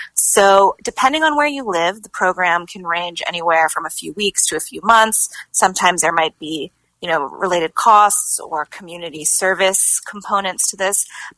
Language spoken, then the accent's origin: English; New York City, New York, United States; But yeah, I grew up in New York City, and there, you know, even though I did have a backyard where I grew up, it was mostly like the patio.